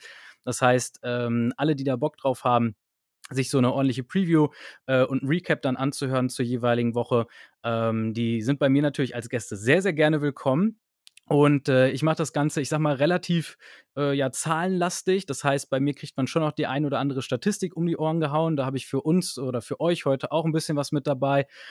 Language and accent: German; Münster, North Rhine-Westphalia, Germany; in meiner Münsteraner Bubble, da wo ich herkomme.